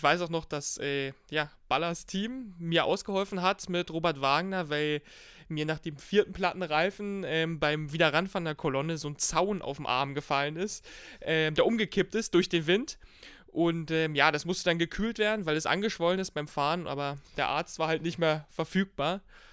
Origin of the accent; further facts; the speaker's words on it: Berlin, Germany; Ja, also ich bin tatsächlich auch Berliner, auch wenn man das gar nicht denkt, weil ich sehr am Rand wohne, in Ransdorf am Mögelsee.